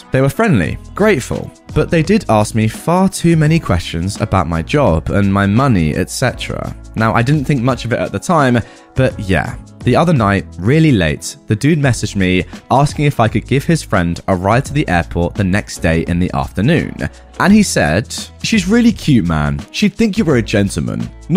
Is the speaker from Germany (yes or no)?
yes; Germany; first language German; English is a second language; I am German with Arab roots, but was born and raised in Germany. My mother tongue is German, but I do speak Arabic enough to have a conversation.